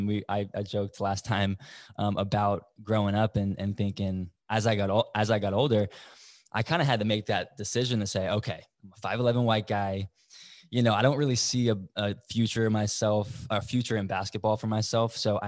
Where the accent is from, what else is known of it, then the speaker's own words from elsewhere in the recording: Sarasota, Florida, United States; growing up, born and raised in Sarasota, Florida, loved.